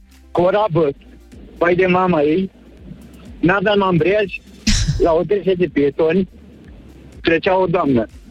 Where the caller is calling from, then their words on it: Craiova, Dolj, Romania; din Craiova.